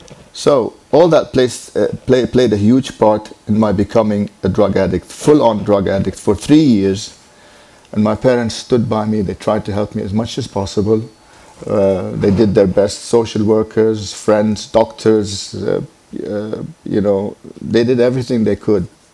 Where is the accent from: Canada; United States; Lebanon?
Lebanon; also born or lived in England; I was born in England, raised in Lebanon.